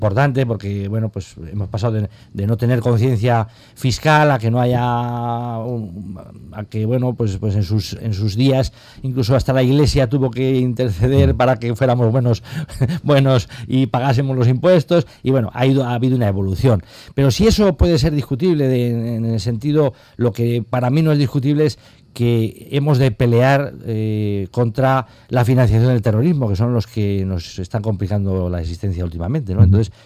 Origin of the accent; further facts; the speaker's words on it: La Rioja, Spain; yo, que soy español, que me he criado aquí en La Rioja